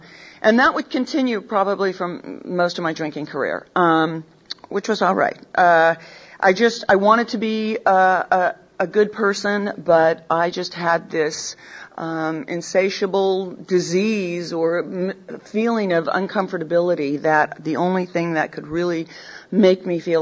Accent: California, United States; You know, I was the youngest of seven. I grew up in the Bay Area, and it was a normal household.

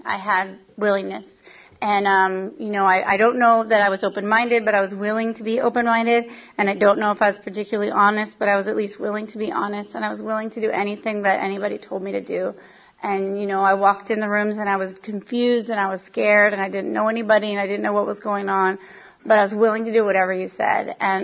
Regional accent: San Diego, California, United States; I realized I was in Orange County, which I'm from San Diego. So I moved back to San Diego

